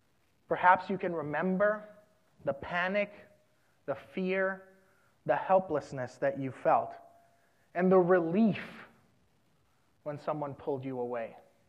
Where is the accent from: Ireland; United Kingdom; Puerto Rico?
Puerto Rico; I am from Puerto Rico.